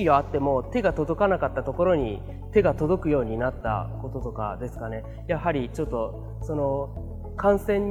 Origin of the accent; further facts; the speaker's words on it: Yamaguchi, Japan; 山口県から来ました。